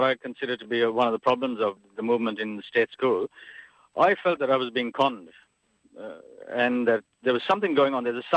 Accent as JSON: {"language": "English", "country": "Sri Lanka", "tie": "born or raised there", "said": "I'm from Sri Lanka, and I grew up in a fairly multicultural society with Buddhists, Hindus, Muslims and Christians."}